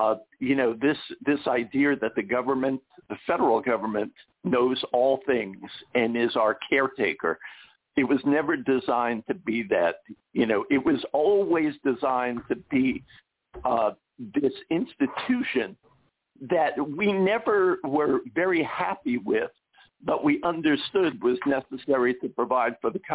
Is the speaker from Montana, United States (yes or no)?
no; Georgia, United States; You know, I fear for my home state of Georgia because I think overwhelmingly our citizens are conservative